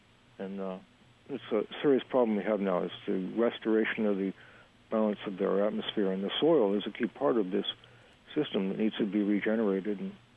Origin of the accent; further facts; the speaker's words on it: Northeast, United States; Part of my problem is that I'm from the Northeast, and Acres USA is a Midwest farming organization for the most part, so I'm something of a stranger in these parts.